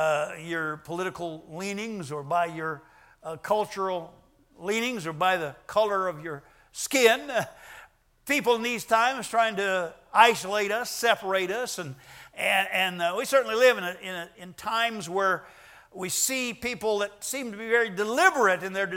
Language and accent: English; Arizona, United States; now in California, United States; I identify myself grudgingly sometimes as a Californian. I'm glad I was raised in Arizona.